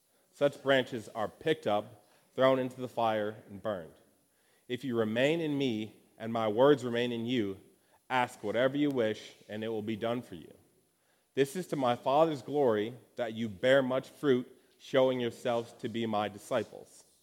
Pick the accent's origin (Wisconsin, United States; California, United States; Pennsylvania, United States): Wisconsin, United States; Milwaukee; I'm from Milwaukee